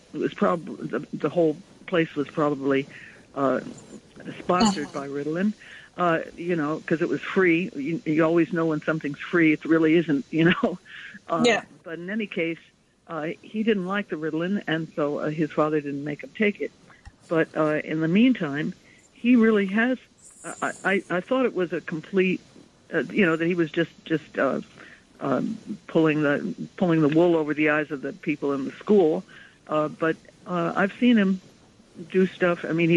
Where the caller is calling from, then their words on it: Manhattan, New York, United States; I'm calling from Chelsea here in Manhattan.